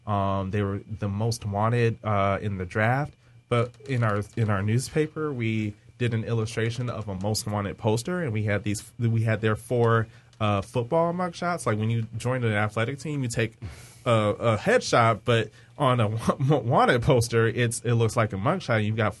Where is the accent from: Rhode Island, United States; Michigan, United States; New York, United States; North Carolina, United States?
Michigan, United States; Detroit; I grew up in Detroit, right? Detroit is mostly black city. I went to mostly black schools all my life, except preschool.